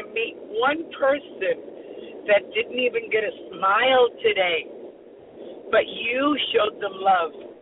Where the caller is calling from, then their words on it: Fort Lauderdale, Florida, United States; Oh, I'm just listening, Sister Beata. I'm calling from Fort Lauderdale.